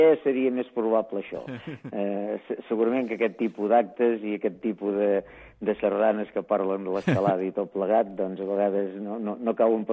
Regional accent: Cassà de la Selva, Catalonia, Spain; Cassà de la Selva, el meu poble

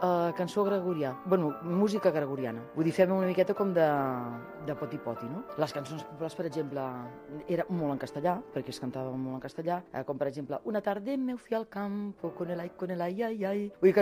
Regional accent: Barcelona, Catalonia, Spain; now in El Masnou, Spain; Visc a Masnou i ja fa 25 o potser 28 anys que hi visc, però sóc nascuda a Barcelona, vaig néixer en el barri del Raval i vaig estar doncs, fins als 21 anys.

